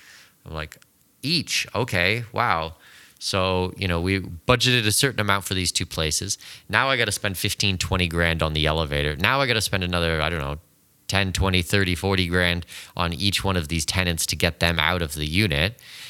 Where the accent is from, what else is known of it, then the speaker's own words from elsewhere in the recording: Canada; so I'm Canadian